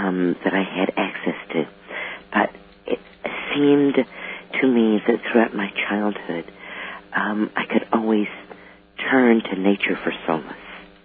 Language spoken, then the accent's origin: English; Dallas, Texas, United States; also born or lived in Ohio; Yeah, and I was born in Ohio on the shores of Lake Erie, and when I was very young, moved to Dallas, Texas. And I grew up there within earshot of the zoo